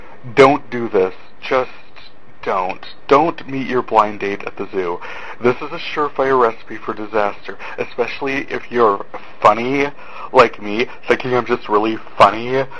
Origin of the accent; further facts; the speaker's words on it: North Dakota, United States; I am from North Dakota.